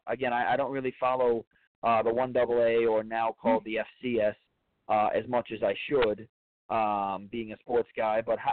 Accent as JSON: {"language": "English", "region": "New York", "country": "United States", "said": "Obviously, I would root for them to do good because they're my home state team."}